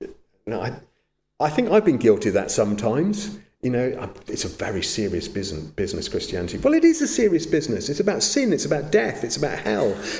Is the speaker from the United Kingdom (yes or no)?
yes; United Kingdom; I've said this before, we are British, and I apologise for that.